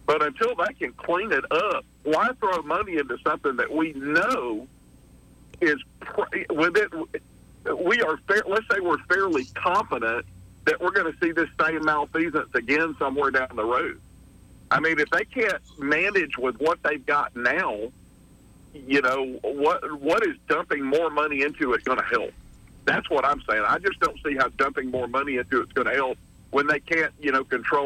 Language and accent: English; Montgomery, Alabama, United States; I grew up in the Montgomery public school system. I went to Flowers, Goodwin, and Jeff Davis.